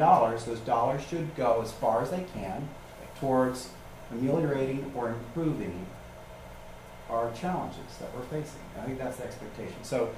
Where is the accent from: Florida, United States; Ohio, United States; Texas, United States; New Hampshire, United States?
Ohio, United States; Columbus; I mean, I'm from Columbus, right? We're doing work in Columbus.